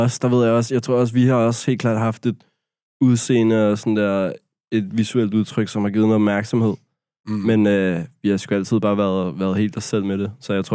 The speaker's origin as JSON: {"language": "Danish", "region": "Capital Region of Denmark", "country": "Denmark", "said": "Jeg er nordsjællænder, mand."}